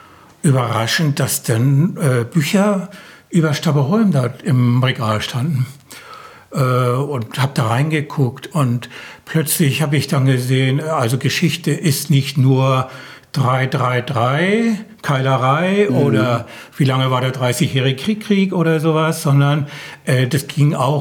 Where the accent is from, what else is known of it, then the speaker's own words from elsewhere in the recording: Süderstapel, Schleswig-Holstein, Germany; Ich bin geborener Stapler, auch in Süderstapel geboren, also nicht im Krankenhaus oder so, sondern ein wirklich Eingeborener.